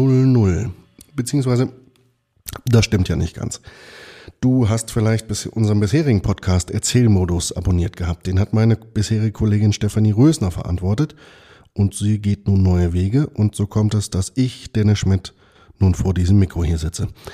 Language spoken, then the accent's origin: German; Korbach, Hesse, Germany; Baujahr 1980, aufgewachsen in Korbach, zum Studium ins ferne Gießen ausgewandert und dann zurückgekommen.